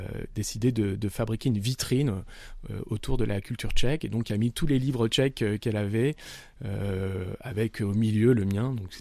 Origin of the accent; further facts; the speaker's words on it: Nice, Provence-Alpes-Côte d'Azur, France; c'est que moi je viens de Nice